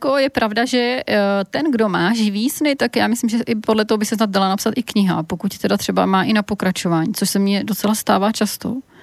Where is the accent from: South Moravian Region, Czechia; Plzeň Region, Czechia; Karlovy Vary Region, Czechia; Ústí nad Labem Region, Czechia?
Plzeň Region, Czechia; Plzeň; a v neposlední řadě i to, že pocházíme z Plzně.